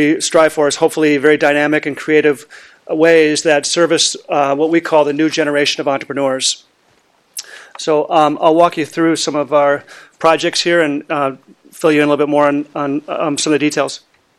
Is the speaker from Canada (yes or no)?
no; St. Paul, Minnesota, United States; And my roots are extend back to St. Paul. I grew up in St. Paul, attended high school at Highland Park, and have spent the first 18 years of my life in the city